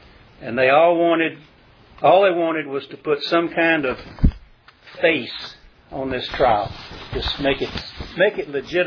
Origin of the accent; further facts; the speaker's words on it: Alabama, United States; They knew I was from somewhere else. I didn't have to tell them I was from Alabama, but they knew I wasn't from New York City.